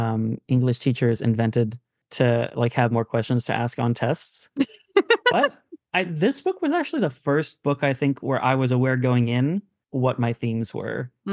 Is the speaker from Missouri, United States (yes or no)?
yes; Kansas City, Missouri, United States; Jackson is in Kansas City, just as I grew up in Kansas City.